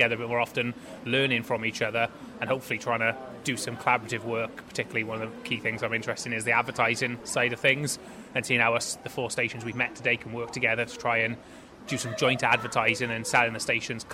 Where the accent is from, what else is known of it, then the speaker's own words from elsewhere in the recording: Barry, Wales, United Kingdom; when you say where you're from, people go, oh, I'm from Barry. Oh, Gavin and Stacey, Barry.